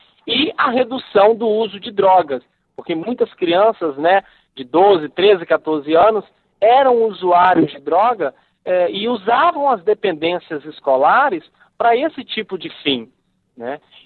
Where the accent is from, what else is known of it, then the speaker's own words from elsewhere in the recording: Nova Venécia, Espírito Santo, Brazil; depois eu vou abrir um laboratório de ciências e de tecnologia lá na minha cidade de origem, Nova Venécia